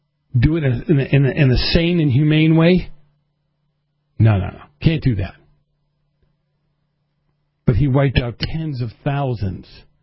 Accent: Boston, Massachusetts, United States; accent: Boston; Actually, my biggest joke about Boston when I grew up there in Massachusetts was that they had more colleges per square mile than anywhere else in the country

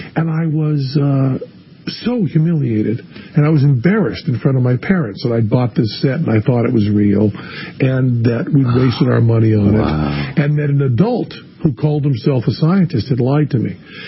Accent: Greenfield, Massachusetts, United States; Greenfield, Massachusetts.

